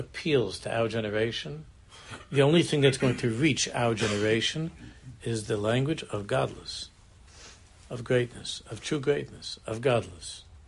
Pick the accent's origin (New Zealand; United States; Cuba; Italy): United States; I'm American, and that's my language.